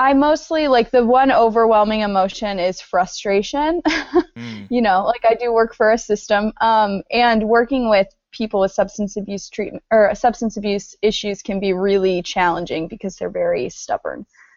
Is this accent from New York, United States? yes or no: no; Indiana, United States; I was in like this tiny little Indiana community. I'm from Indiana.